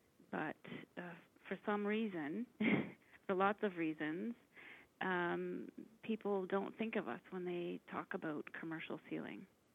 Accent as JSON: {"language": "English", "region": "the Arctic", "country": "Canada", "tie": "born or raised there", "said": "Well, I'm Inuit, I'm born and raised in the Arctic, I still live there, and, you know, we're the people of the seal."}